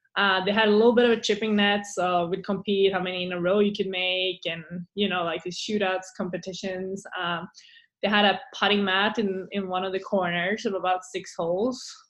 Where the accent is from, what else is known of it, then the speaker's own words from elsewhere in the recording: Sweden; now in United States; But I guess it's just the Swedish in me